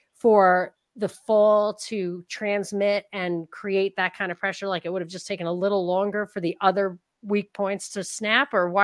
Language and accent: English; New York, United States; Yeah, I'm from Rockland County, and I think that's where like